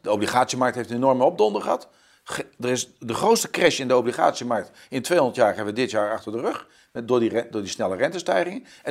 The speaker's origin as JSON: {"language": "Dutch", "country": "Netherlands", "said": "Maar wij als Nederlanders, ja, wij zitten natuurlijk wel aan de verkeerde kant van de streep, want we zitten tot onze nek in de euro."}